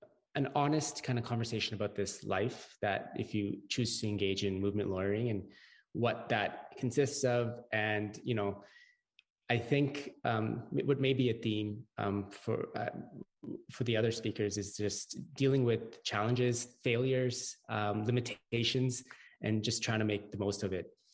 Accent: Edmonton, Alberta, Canada; I'm from Edmonton, which is the home and traditional gathering place or current gathering place for numerous kind of First Nations and Métis communities, including the Cree, Salto, Blackfoot

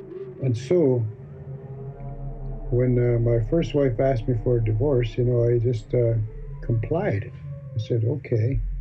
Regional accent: Sturgeon Lake First Nation, Saskatchewan, Canada; now in Saskatoon, Canada; I come from Sturgeon Lake First Nation, but I've moved around a lot in my life. And right now I reside in Saskatoon, so this is where I live most of the time. But right now I'm telling this story from Valmarie, Saskatchewan. Southwest.

